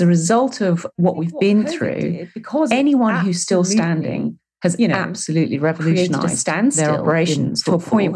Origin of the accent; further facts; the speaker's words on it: United Kingdom; I am British, funnily enough.